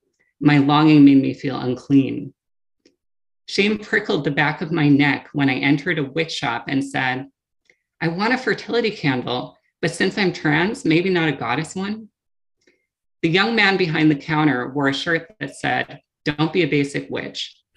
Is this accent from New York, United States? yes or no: yes; New York City, New York, United States; I grew up in New York City, and so I had friends of a lot of different religious traditions and no religious traditions.